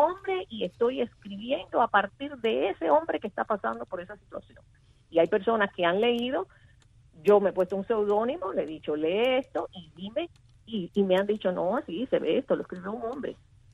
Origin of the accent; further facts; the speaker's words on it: Cuba; había muchas dificultades en mi tierra, que es Cuba, para conseguirse una camarita fotográfica